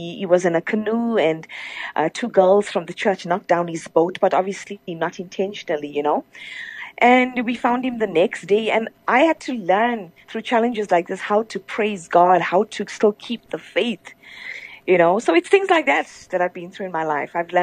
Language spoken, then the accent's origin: English; Durban, KwaZulu-Natal, South Africa; moved away as an adult; now in Johannesburg, South Africa; born and brought up in Durban, moved to Johannesburg in 2007 after I got married. So I'm officially, I think it's like, what, 18, 17 years now. I'm a Gautenger.